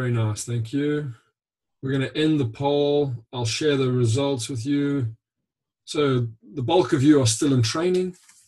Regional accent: Durban, KwaZulu-Natal, South Africa; Yeah, South Africa. Hi, Jed. I'm from Durban.

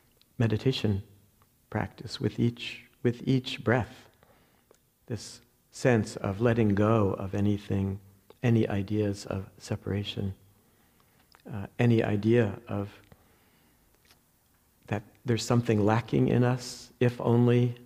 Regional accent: New Jersey, United States; accent: New Jersey; I always feel my New Jersey accent every time people often correct water. That's how they say it in New Jersey.

